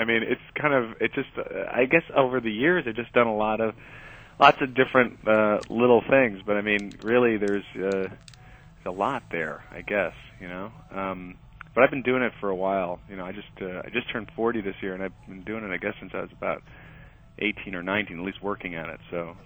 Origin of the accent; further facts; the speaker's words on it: New York City, New York, United States; And then we grew up in New York City.